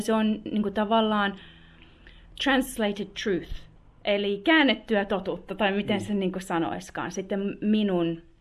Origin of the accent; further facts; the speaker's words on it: Jokioinen, Tavastia Proper, Finland; now in Australia; ja vaikka se on tosi erilaista kuin jos ajattelee joku jokioinen, mistä mä olen kotoisin Suomessa